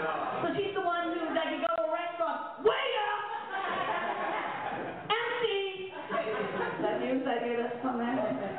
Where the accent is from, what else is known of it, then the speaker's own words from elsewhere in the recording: Mayagüez, Puerto Rico; Now, I'm also from Mayagüez, Puerto Rico, land of hurricane, sugar cane, and don't comprend, don't explain.